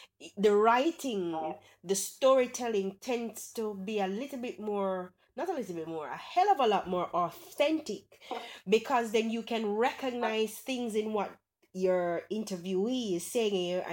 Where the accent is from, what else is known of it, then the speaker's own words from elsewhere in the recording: Jamaica; Especially when it comes to how we speak, which is a very big part of what being Jamaican is, how we talk. We have our own language, really.